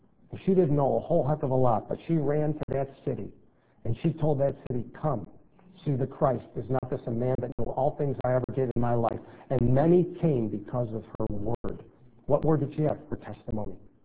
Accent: Poughkeepsie, New York, United States; born there; am an American. I was born in Poughkeepsie, New York. I was raised in the Roman Catholic Church.

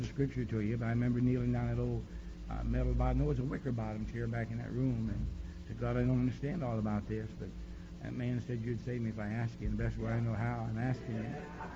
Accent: Louisville, Kentucky, United States; I am from Louisville, Kentucky. I'm not bragging about that.

